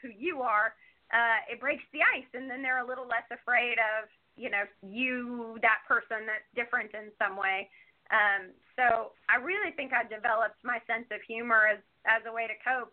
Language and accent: English; Alabama, United States; Right. So I grew up in Alabama, and I was born with my physical circumstance.